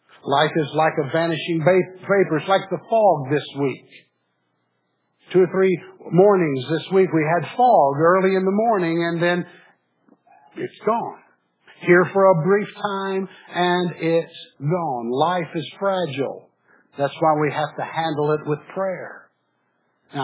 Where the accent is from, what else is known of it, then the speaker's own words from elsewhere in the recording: Missouri, United States; I remember growing up in Southeast Missouri when the farmers would book their cotton.